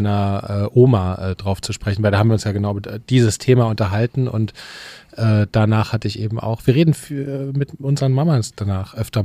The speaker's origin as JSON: {"language": "German", "town": "Leipzig", "region": "Saxony", "country": "Germany", "said": "also ich komme aus dem Osten, aus Leipzig"}